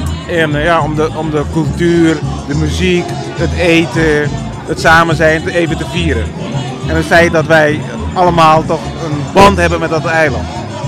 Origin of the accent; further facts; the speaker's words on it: Bonaire, Caribbean Netherlands; also born or lived in Netherlands; En toen ik 4 jaar oud was, ben ik naar Bonaire gegaan. En ik moet je voorstellen, ik kon de taal niet spreken. Uiteindelijk kan ik het nu weer vloeien. En ik heb iets van 11 jaar op Bonaire gewoond.